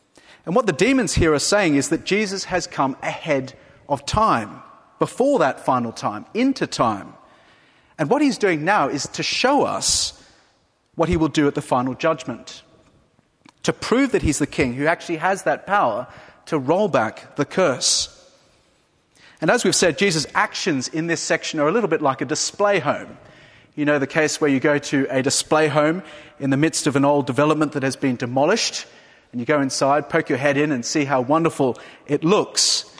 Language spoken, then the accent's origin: English; Australia; As an Australian